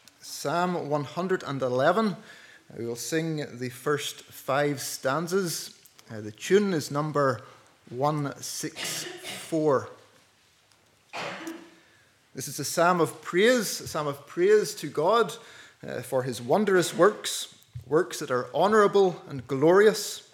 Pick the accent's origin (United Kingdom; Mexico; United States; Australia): United Kingdom; Ahoghill, Northern Ireland; now in Doagh, United Kingdom; I'm originally from Ahokel, but we now live in Duch, just outside Ballyclare.